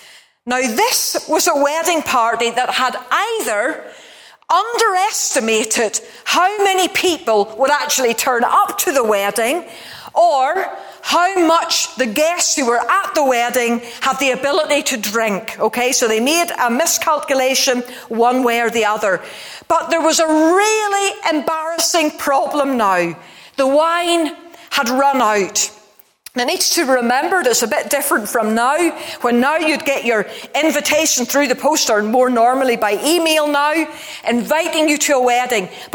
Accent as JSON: {"language": "English", "town": "Ballymena", "region": "Northern Ireland", "country": "United Kingdom", "tie": "born or raised there", "said": "When I was growing up in Ballymena, you didn't get to Portrush for an hour in the evening to buy an ice cream or something."}